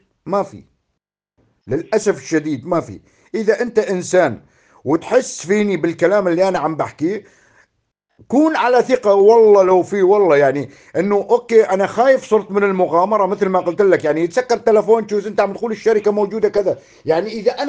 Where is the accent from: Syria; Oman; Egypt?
Syria; وهاي انا اخوك سوري، عرفت علي؟ إيه، اعتبرني اخ، شوف اعتبرني اخوك مسلم، انا اخوك مسلم